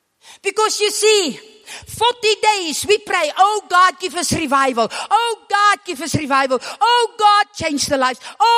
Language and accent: English; South Africa; now in Germany; I was still learning German. I came from South Africa. My German was not that good at that time.